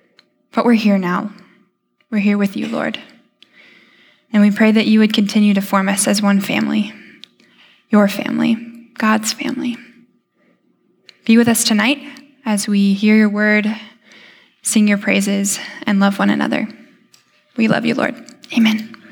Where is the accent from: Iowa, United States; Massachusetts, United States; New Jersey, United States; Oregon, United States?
Iowa, United States; I'm from Iowa, after all.